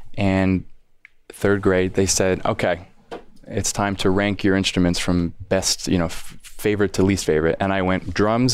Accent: Cold Spring Harbor, New York, United States; Cold Spring Harbor, New York.

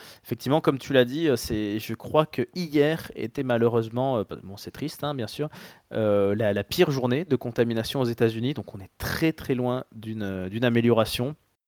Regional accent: Bordeaux, Nouvelle-Aquitaine, France; moi, en tant que Bordelais, je vais sacrer le vin rouge comme alcool de prédilection

